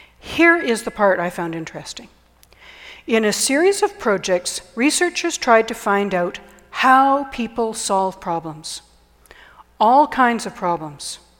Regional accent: Canada; When people heard I was from Canada

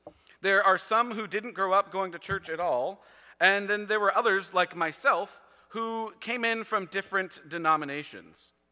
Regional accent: California, United States; I'm from California, so I know not everything happens the same in the States and Canada

